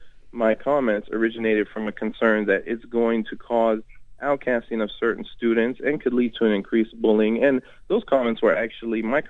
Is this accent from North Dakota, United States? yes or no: no; Kansas, United States; as American Muslims, we believe it's a strong patriotic statement. I grew up saying the Pledge of Allegiance. I was born and raised in Kansas